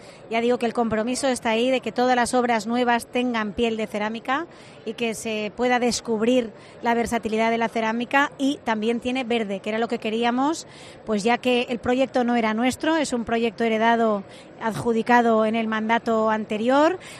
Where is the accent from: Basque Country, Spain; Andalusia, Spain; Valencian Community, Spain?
Valencian Community, Spain; Castellón; que somos de Castellón y tenemos que contar las bondades de nuestra tierra